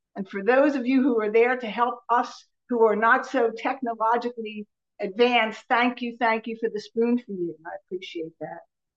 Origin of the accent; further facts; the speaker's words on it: New Jersey, United States; I'm from South Jersey. I'm a recovered compulsive overeater.